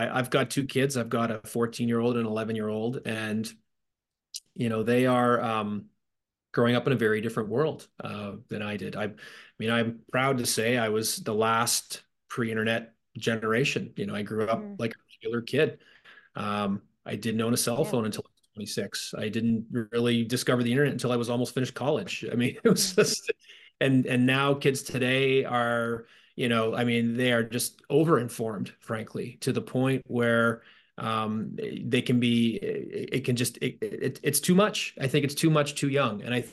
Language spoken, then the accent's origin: English; Toronto, Ontario, Canada; I'm from the Toronto area